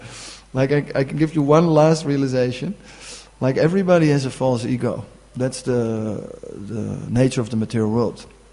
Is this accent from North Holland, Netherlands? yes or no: yes; Amsterdam, North Holland, Netherlands; I'm very bad at it because I'm from Amsterdam